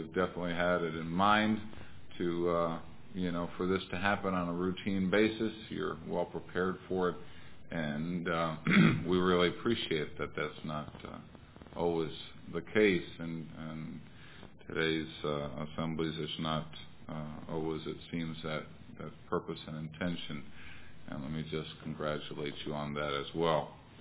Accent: Peru; I was born and raised in Peru.

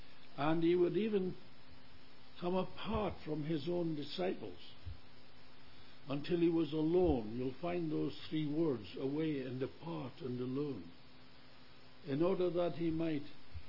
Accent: United Kingdom; now in Canada; We are British, and we have served the Lord in many different countries in this world.

